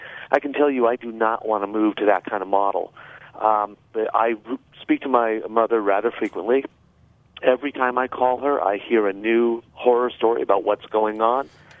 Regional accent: Canada; now in United States; I am a Canadian here in the U.S. on a green card. I've lived under the Canadian system.

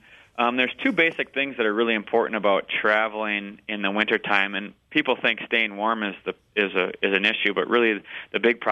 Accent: Wisconsin, United States; I think for me, growing up in Wisconsin, my dad was the director of River Edge Nature Center, which is in Newburgh, just a little north of Milwaukee.

